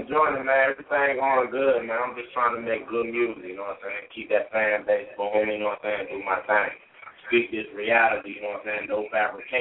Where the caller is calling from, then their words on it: Lawrenceville, United States; This your boy … man. I'm checking in from Lawrenceville.